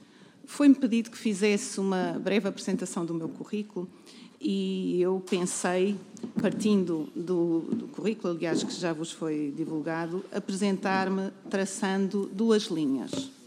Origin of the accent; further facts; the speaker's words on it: Torres Novas, Santarém, Portugal; sou ribatejana, nasci em Torres Novas, no distrito de Santarém, fiz os meus estudos primários e secundários em Torres Novas e no Entroncamento